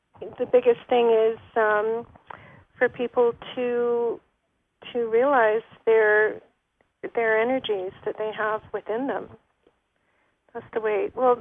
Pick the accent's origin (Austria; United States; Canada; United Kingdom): Canada; I'm a Canadian